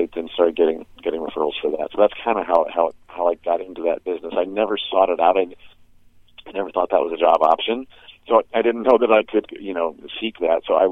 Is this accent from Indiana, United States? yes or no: yes; Indiana, United States; Anyway, growing up in Indiana watching TV